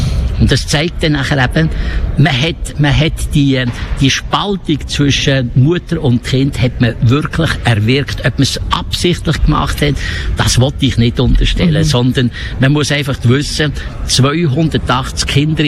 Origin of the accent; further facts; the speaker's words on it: Italy; now in Switzerland; Ich bin eigentlich ein Italiener.